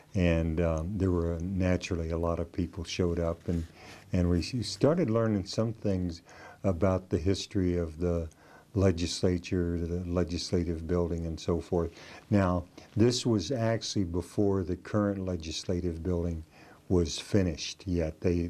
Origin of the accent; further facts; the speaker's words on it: DeLand, Florida, United States; born there; I was born in DeLand, Florida, which is a nice little town, and in Volusia County.